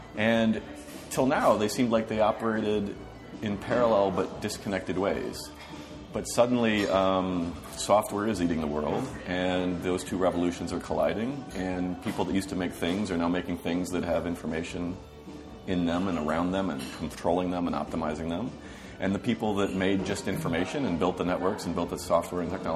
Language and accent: English; Detroit, Michigan, United States; And I'm originally from Detroit, and John and I both make our livings in the Silicon Valley ecosystem.